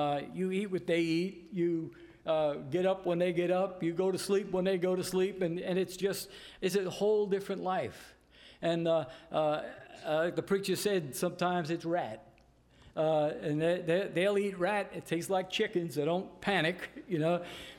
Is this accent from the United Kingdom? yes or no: no; Bronx, New York, United States; So I thought, I'm from the Bronx, and the only Baptist that I had any contact with were the black Baptist churches in the Bronx.